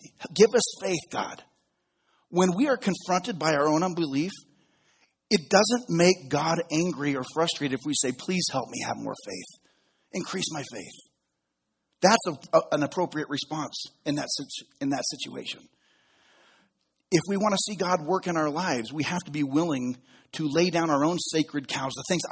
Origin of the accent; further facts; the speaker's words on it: Reno, Nevada, United States; one of the greatest gifts I've ever been given in my life is being able to live in my hometown. I grew up here. I went to high school here.